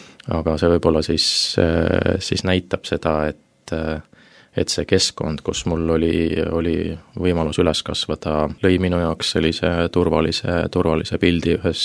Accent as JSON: {"language": "Estonian", "town": "Tallinn", "region": "Harju County", "country": "Estonia", "tie": "born or raised there", "said": "Mina olen jah, tõesti põline Tallinna poiss siin üles sündinud ja üles kasvanud ja küll vahepeal natukene oma sünnikodust ära käinud, aga sisuliselt oma 47 eluaastast"}